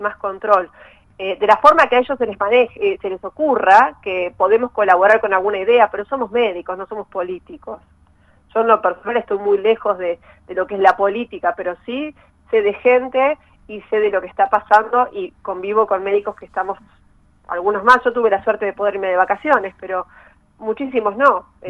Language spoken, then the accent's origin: Spanish; Mar del Plata, Buenos Aires Province, Argentina; Yo vengo de Mar del Plata, yo soy marplatense